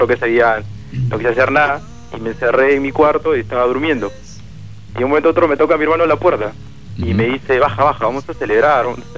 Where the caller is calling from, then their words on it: San Juan de Lurigancho, Lima, Peru; llamo de San Juan de Urigancho.